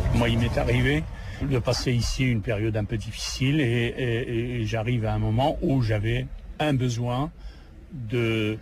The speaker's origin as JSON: {"language": "French", "town": "Ghazaouet", "region": "Tlemcen Province", "country": "Algeria", "lives_now": "Paris, France", "said": "le taxi parisien. Je suis de Razaouet."}